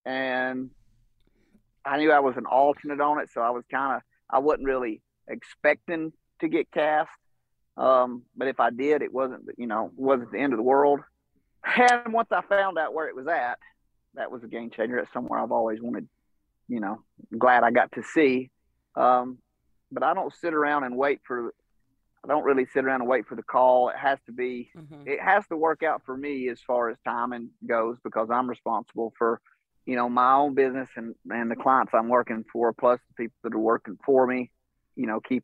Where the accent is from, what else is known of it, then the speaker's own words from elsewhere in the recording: Georgia, United States; I'm from North Georgia, which, you know, I'm probably, as a crow flies, probably 2 hours from Knoxville or something like that, you know, beeline. But you're kind of in that same Southern Appalachian kind of background.